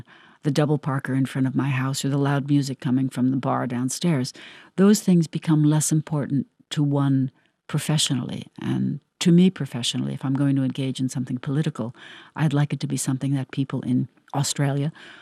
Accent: United States; And I thought, this is it, that I, as the American, think that the idea of people engaging in some sort of a sexual activity in public is an offense to public decency

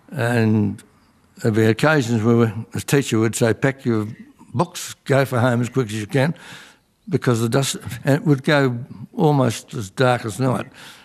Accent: Victoria, Australia; born there; I was born in Wimmera in 1925.

